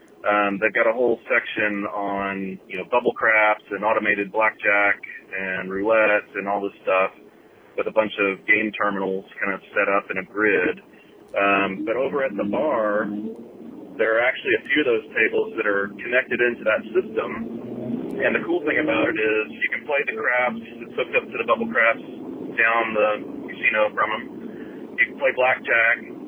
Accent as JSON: {"language": "English", "region": "Texas", "country": "United States", "said": "I'm from Texas and haven't really experienced this before."}